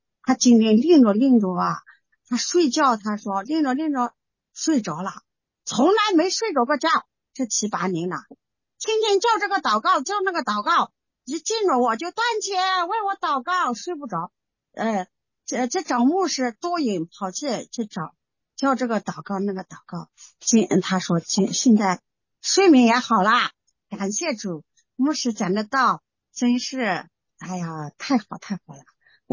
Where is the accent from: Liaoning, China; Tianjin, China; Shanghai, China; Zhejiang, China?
Zhejiang, China; 到我们在这台州，我们是浙江的